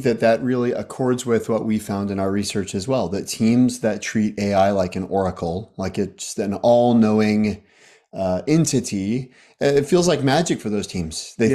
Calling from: La Honda, California, United States; I'm in La Honda, California, just up the Santa Cruz Mountains from Stanford University.

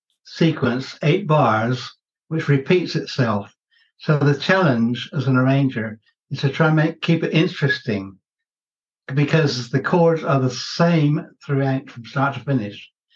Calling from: South West England, United Kingdom; I'm calling in from southwest part of England, County of Somerset.

